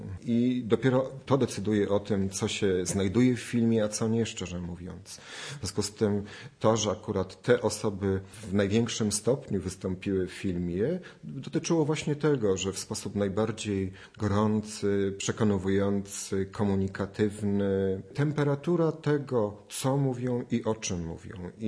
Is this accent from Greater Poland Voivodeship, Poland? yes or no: yes; Poznań, Greater Poland Voivodeship, Poland; bo ja też jestem poznaniakiem